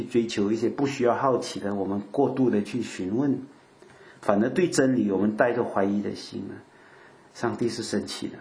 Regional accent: Malaysia; 我们是马来西亚人啊

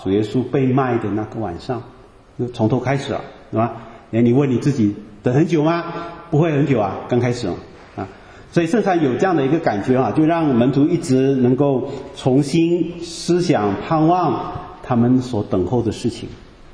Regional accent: Malaysia; 我是马来西亚人就是你知道我们这些民间信仰有很多习俗的

